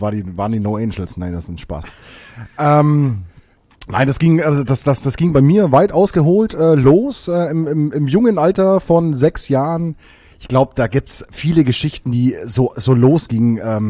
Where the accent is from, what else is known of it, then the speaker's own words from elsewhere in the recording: Bavaria, Germany; ich komme eigentlich aus Bayern